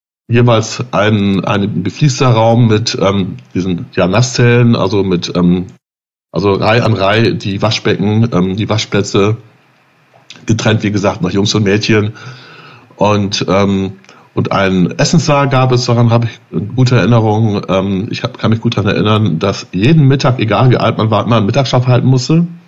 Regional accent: North Rhine-Westphalia, Germany; in die Berge, die ich noch nicht kannte als Münsterländer

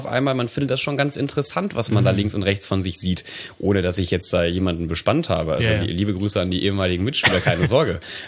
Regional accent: Nettetal, North Rhine-Westphalia, Germany; Ja, Nettetal, das geht rein. Es gibt sogar ein anderes Nettetal, da kommt, glaube ich, Bier und Wasser her, aber das ist das, wo ich herkomme.

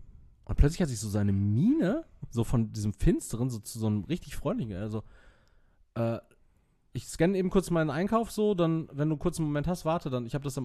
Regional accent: Castrop-Rauxel, North Rhine-Westphalia, Germany; ich bin hier halt zugezogen, so. Also, ich komme halt gewöhnlich irgendwie aus Kastrop

